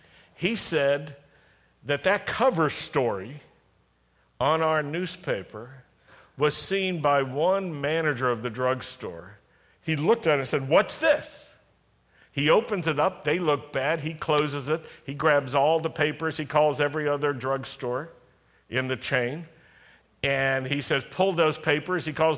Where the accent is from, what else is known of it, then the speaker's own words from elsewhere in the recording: Roanoke, Virginia, United States; So we went to Roanoke, to my hometown, and we started this newspaper.